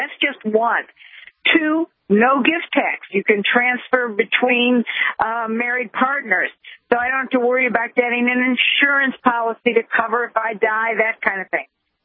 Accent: Ohio, United States; Well, now I decide to maybe move to my home state, the great state of Ohio.

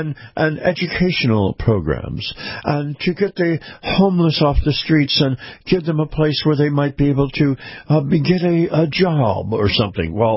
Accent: Florida, United States; But all the absentee ballots in my home state of Florida, everything was counted election day.

